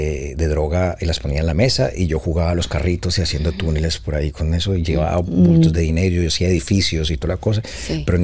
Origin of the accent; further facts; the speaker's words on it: Cali, Valle del Cauca, Colombia; Soy de Cali, Colombia, una ciudad salsera, donde todo el mundo baila, donde no hay plata, pero siempre estamos